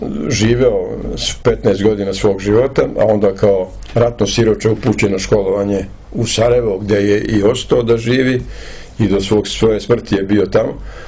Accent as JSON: {"language": "Serbian", "country": "Kosovo", "said": "u mojoj Metohiji, odakle sam ja"}